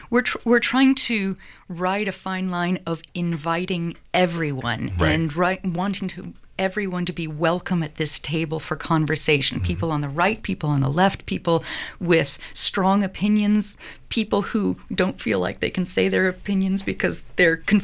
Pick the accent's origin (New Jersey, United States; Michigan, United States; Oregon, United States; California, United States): Oregon, United States; I'm so glad to be working here in Oregon. I am from Oregon, and I was away for a long time.